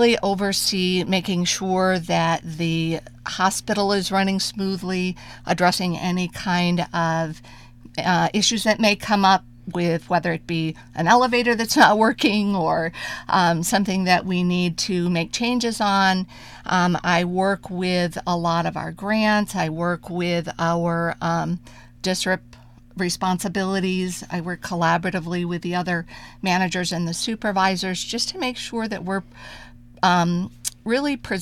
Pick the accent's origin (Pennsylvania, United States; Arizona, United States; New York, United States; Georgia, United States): New York, United States; Penn Yan; I'm actually from Penyan, and so it's been great to be able to be that support in my own community